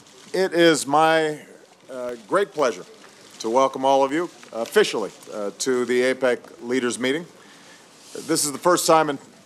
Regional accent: Hawaii, United States; I'm particularly pleased that we're meeting in my home state of Hawaii

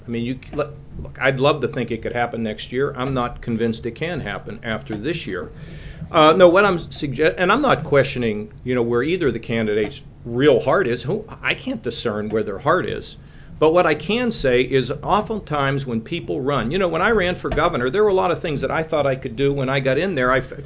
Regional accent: McKees Rocks, Pennsylvania, United States; Because I grew up in it. Where I grew up in McKees Rocks was a town, if the wind blew the wrong way, people found themselves out of work.

